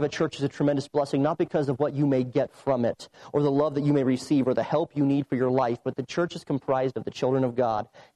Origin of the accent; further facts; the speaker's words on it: Wyoming, United States; I'm from Wyoming, as you know